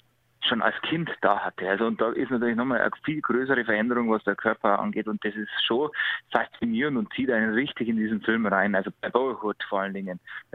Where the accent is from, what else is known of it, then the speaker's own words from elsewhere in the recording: Hausham, Bavaria, Germany; Dann habe ich mein Heimatort Hausham reingesetzt.